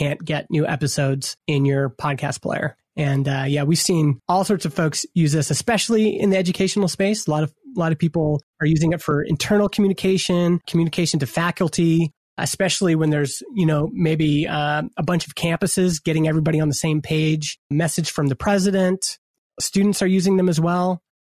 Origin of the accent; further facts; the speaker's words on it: Alberta, Canada; I grew up in Alberta, Canada, where there's a lot of talk radio.